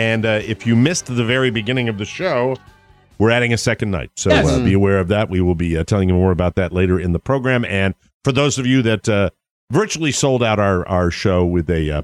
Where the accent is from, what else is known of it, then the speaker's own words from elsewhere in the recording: Ireland; Suddenly, maybe it's being Irish, I have no idea.